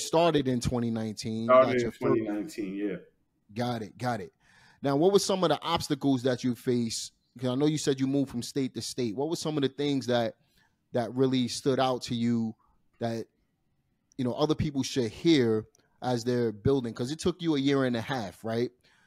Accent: Brooklyn, New York, United States; Yeah, as you know, I'm from Brooklyn myself, man.

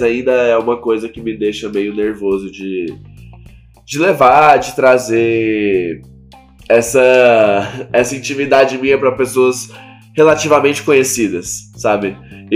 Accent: Goiânia, Goiás, Brazil; Na minha terra natal, pela primeira vez, fazer meu show solo em Goiânia.

